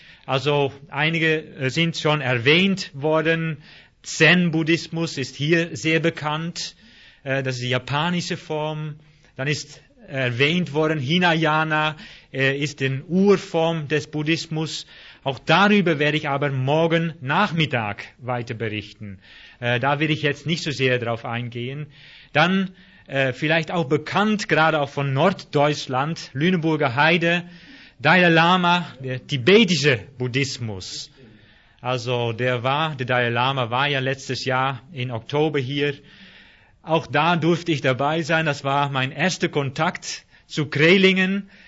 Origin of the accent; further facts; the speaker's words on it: Netherlands; German is a second language; now in Germany; Ich bin Holländer, also deswegen diesen komischen Ausgang, Haus.